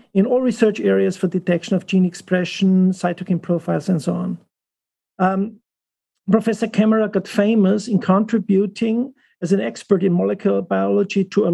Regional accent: Hannover, Lower Saxony, Germany; I'm from Hannover in Germany.

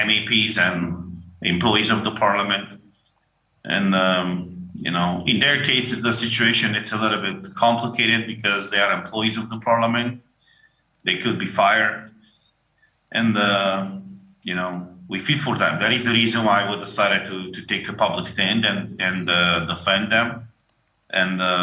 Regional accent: Romania; in my case, you know, I'm from Romania.

